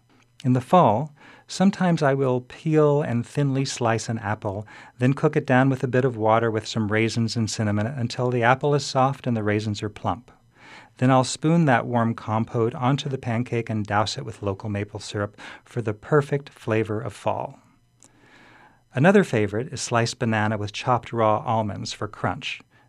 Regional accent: Texas, United States; I was from Texas, and this was my first trip alone and my first flight ever.

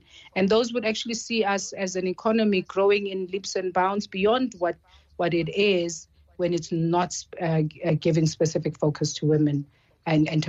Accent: Alexandra, Gauteng, South Africa; we're excited to be taking it to Alexandra, which also happens to be my hometown.

